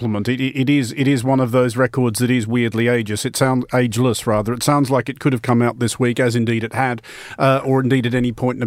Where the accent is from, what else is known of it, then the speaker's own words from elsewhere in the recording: Sydney, New South Wales, Australia; I mean that said, I grew up in Sydney in the 80s